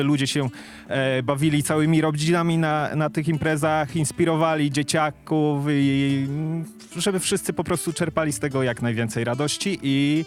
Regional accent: Rzeszów, Subcarpathian Voivodeship, Poland; Jestem rzeszowianinem od urodzenia, mieszkam na Podkarpaciu od urodzenia

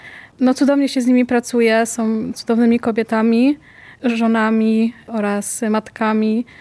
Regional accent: Jasło, Subcarpathian Voivodeship, Poland; bo jestem akurat z Jasła, więc 1,5 godziny drogi.

